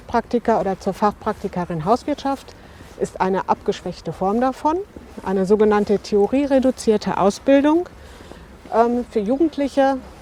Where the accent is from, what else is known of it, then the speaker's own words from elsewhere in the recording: Bochum, North Rhine-Westphalia, Germany; born there; now in Bottrop, Germany; Ich bin noch 51 Jahre alt. Wohne seit 2012 in Bottrop. Bin gebürtige Bochumerin.